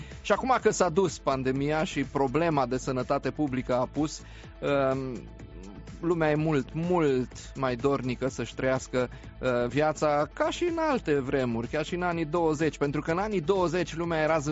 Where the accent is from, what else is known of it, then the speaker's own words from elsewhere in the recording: Romania; Noi suntem români.